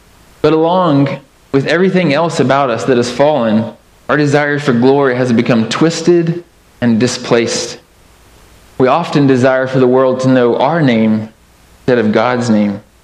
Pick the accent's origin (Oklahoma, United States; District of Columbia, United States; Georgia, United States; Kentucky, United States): Kentucky, United States; When I was a boy, like almost all boys growing up in Kentucky, I loved my Kentucky Wildcats.